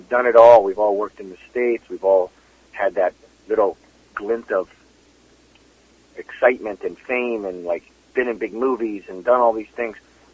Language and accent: English; Toronto, Ontario, Canada; now in Vancouver, Canada; I feel I'm from Toronto originally, but Vancouver is my adult home when it comes to Canada. Like, I can't imagine living anywhere else anymore.